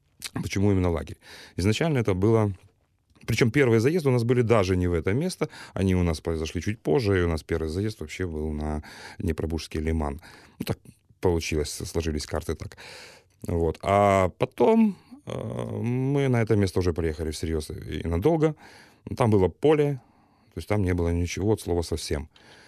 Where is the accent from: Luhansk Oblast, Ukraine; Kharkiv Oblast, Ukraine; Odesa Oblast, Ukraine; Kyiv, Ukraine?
Kyiv, Ukraine; also born or lived in Ternopil; Киев — это город, в котором я родился. Родился в Тернополе. В котором я прожил, в общем, прожил, считая, с 3 лет. Вырос, я хотел сказать.